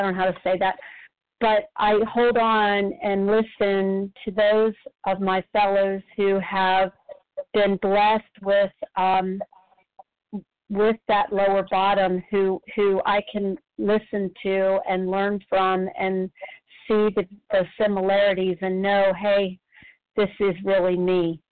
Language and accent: English; Texas, United States; I am from Texas.